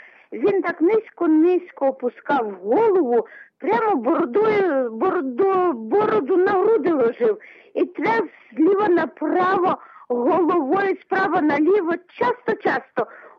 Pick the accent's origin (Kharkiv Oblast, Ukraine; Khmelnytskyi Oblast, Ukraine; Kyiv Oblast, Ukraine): Khmelnytskyi Oblast, Ukraine; Khmelnytskyi; now in Ternopil, Ukraine; Я зараз живу в Тернополі, але взагалі я хмельничанка.